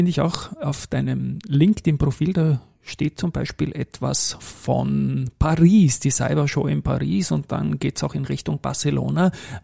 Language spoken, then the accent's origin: German; Austria; Wir sind nicht so verwöhnt als Österreicher mit neuen spannenden Cases.